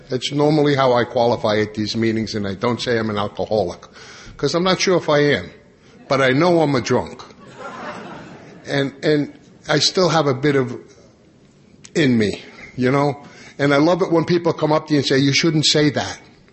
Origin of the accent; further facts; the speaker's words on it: Long Island, New York, United States; but I grew up on Long Island. I knew from the time I was three I was going to be a pipe fitter, steam fitter in a union in New York.